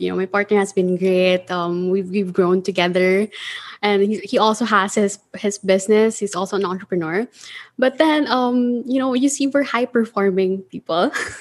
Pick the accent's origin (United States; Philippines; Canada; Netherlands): Philippines; I'm just from the Philippines. I don't think the world will embrace me.